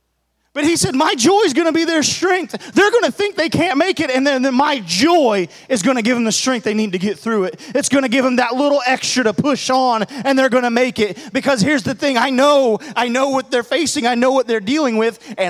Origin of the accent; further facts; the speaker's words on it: Illinois, United States; Because I grew up in farmland. I grew up in Illinois, where just a bunch of farmers, a little rural community.